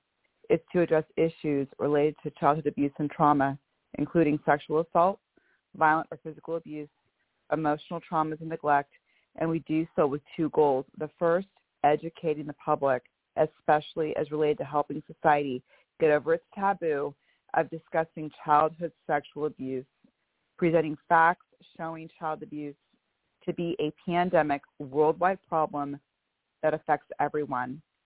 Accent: Bellevue, Washington, United States; I am from Bellevue, Washington

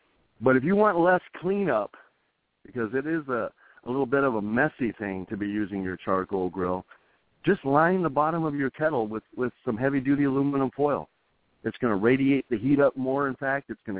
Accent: New Mexico, United States; I grew up in New Mexico, and wildfires are just kind of a common thing.

